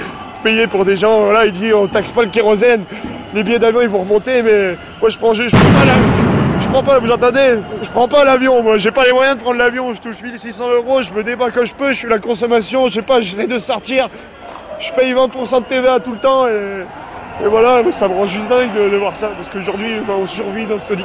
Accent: Auvergne-Rhône-Alpes, France; alors je viens de la Savoie, on est parti ce matin à 2h30.

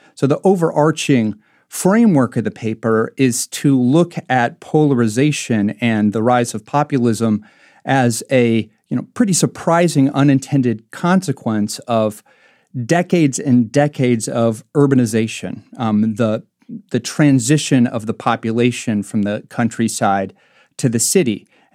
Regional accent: Marshalltown, Iowa, United States; I mentioned my hometown, Marshalltown, Iowa, which is right in the central part of Iowa, really agricultural region.

